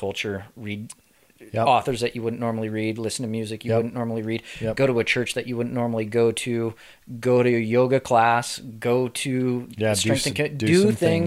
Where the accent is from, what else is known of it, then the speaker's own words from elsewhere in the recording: Spokane Valley, Washington, United States; also born or lived in Sandpoint, Idaho; Like, I have 20 years in Spokane, and I have 20 years in Sandpoint. I do not have a diverse cultured path. I grew up in Sandpoint is a lot like how I grew up in Spokane Valley.